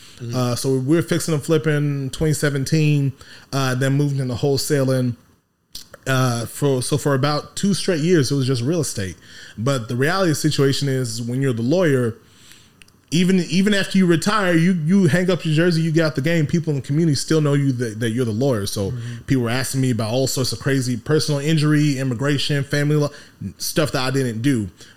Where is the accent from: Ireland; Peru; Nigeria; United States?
Nigeria; So I'm Nigerian, grew up in a Nigerian household